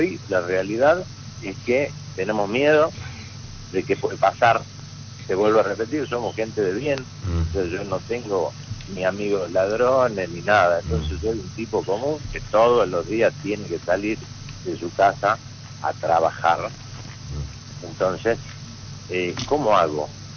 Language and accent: Spanish; Tucumán, Argentina; soy tucumano, me gusta Tucumán, pero hoy estoy cansado de Tucumán.